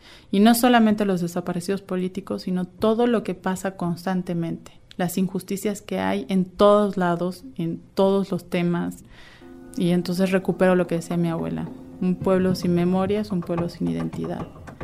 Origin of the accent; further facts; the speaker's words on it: Mexico; como mexicana, porque soy mexicana también, tengo mi nacionalidad mexicana